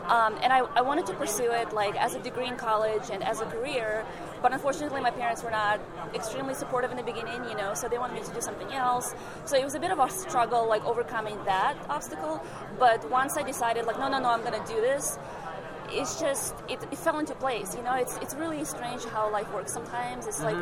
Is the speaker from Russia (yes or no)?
yes; Siberia, Russia; also born or lived in Kazakhstan; I am Russian. I was born and bred in Russia. Actually, in the USSR, extinct, country.